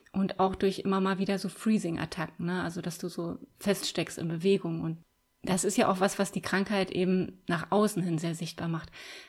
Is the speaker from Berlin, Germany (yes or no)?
no; Münster, North Rhine-Westphalia, Germany; Ich komme aus Münster, da fährt man ja sowieso auch immer Fahrrad.